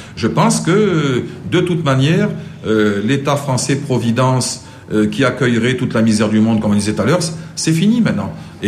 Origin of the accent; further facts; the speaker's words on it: Millau, Occitanie, France; moi, je suis originaire de l'Aveyron par mon père. Si demain, chez moi, à Millau